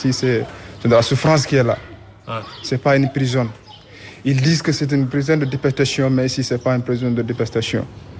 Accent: Senegal; Je suis sénégalais.

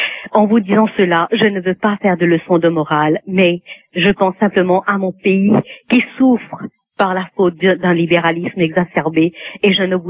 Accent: France; en tant que Française de base, je suis une grande conservatrice

